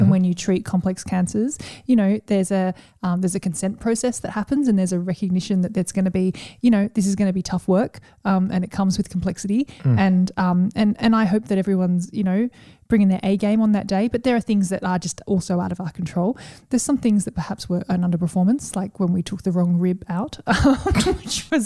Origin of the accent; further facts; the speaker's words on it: Australia; which I think and I assumed was something that I would have as an Australian in our system.